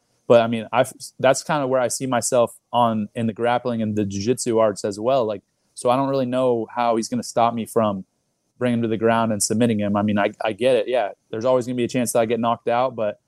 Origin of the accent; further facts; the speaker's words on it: Texas, United States; You know, I'm from Texas, so I went to high school in Texas